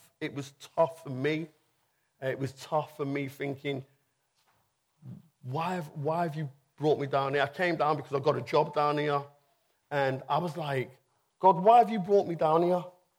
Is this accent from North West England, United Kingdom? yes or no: yes; Liverpool, North West England, United Kingdom; moved away; I come from Liverpool, and I was brought up in a Christian family, and then 30 years ago, I moved down here.